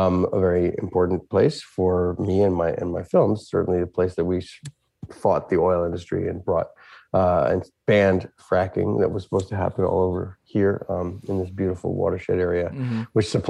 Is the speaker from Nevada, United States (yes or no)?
no; New York City, New York, United States; also born or lived in Pennsylvania; No, I'm actually from a number of places. I'm from New York City, but I'm also from the woods of Pennsylvania, which is where I am right now.